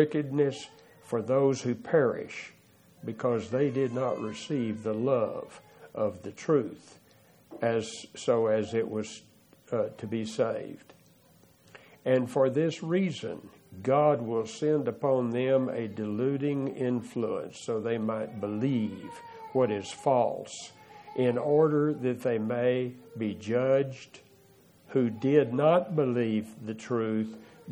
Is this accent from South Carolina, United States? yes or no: no; Abilene, Texas, United States; but in my hometown in Abilene, a lot of the congregations that have Church of Christ across the front of the building are not the true Church of Christ.